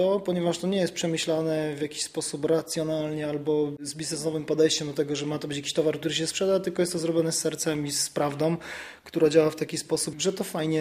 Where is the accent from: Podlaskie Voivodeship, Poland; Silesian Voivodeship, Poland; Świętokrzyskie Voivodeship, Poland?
Silesian Voivodeship, Poland; Bielsko-Biała; my wychowując się w Bielsku-Białej, mieście, które jest dosyć blisko gór i z racji tego, że ja tańczyłem długo w zespole regionalnym, poznałem te melodie, ale żyłem też i wychowałem się na osiedlu